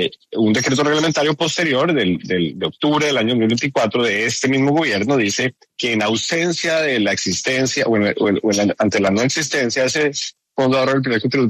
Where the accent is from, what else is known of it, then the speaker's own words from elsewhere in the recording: Colombia; no vamos a tener como nación, como colombianos, para responder por esas pensiones en el futuro.